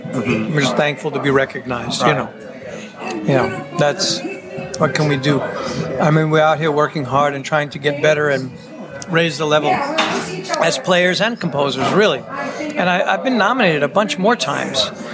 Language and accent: English; New York City, New York, United States; growing up in East Flatbush, in a very, with a lot of family around, Italian-American kind of cultural existence in that borough